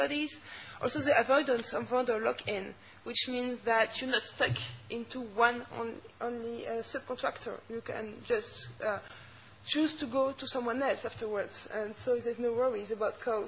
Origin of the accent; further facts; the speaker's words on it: France; English is a second language; I'm going to start first with my home country, because that's what I know best.